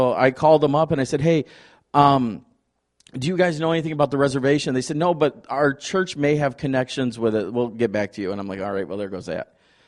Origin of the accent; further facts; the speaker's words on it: Beloit, Wisconsin, United States; I grew up in Beloit and spent all my summers over at the Beloit College on the effigy mounds and in the museum and all that.